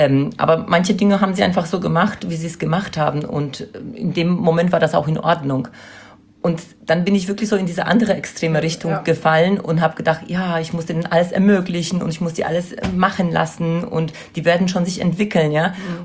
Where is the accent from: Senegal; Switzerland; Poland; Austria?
Poland; now in Germany; Ich komme, wie gesagt, aus Polen und bin sehr autoritär aufgewachsen.